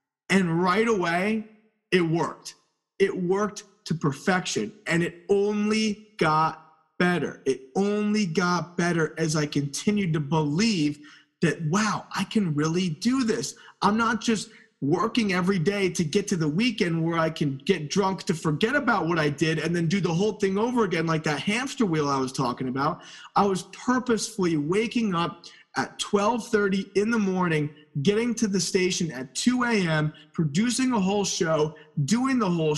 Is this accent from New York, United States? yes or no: yes; Albany, New York, United States; or if I stayed in my hometown, Albany, New York, the capital of New York